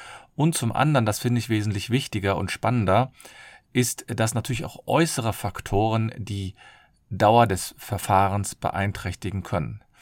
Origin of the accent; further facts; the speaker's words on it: Cologne, North Rhine-Westphalia, Germany; ich komme aus Köln und ich freue mich, dass ihr wieder dabei seid